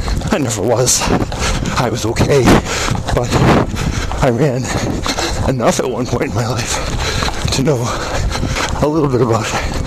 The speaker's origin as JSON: {"language": "English", "town": "Boston", "region": "Massachusetts", "country": "United States", "said": "I'm a Bostonian that grew up loving the Boston Celtics"}